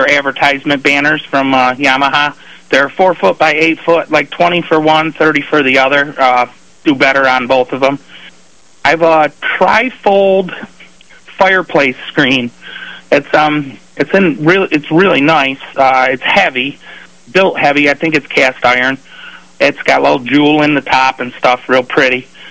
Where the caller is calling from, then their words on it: Warsaw, New York, United States; Calling from Warsaw.